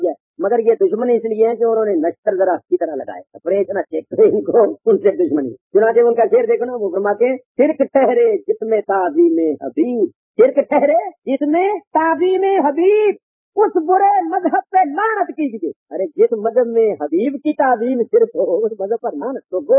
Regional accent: Okara, Punjab, Pakistan; also born or lived in Amritsar, India; پنجاب کے رہنے والے ہیں، جب ملک تقسیم ہوا تھا 47 ہی کہتے 47 میں, تو ہم ادھر سے ہجرت کر کے اوپر آ گئے انڈیا, مگر ہمارا انڈیا ادھر پنجاب ہے, مشرقی پنجاب, امرتسر وغیرہ

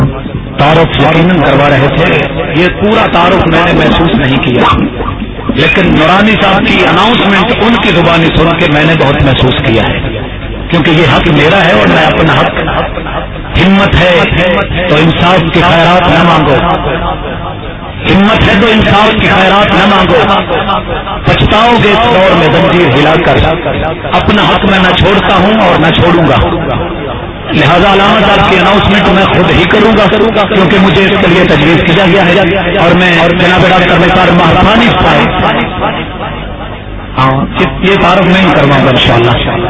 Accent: Punjab, Pakistan; first language Punjabi; چونکہ میرا تعلق پنجابی زبان سے ہے تو میں پنجابی میں

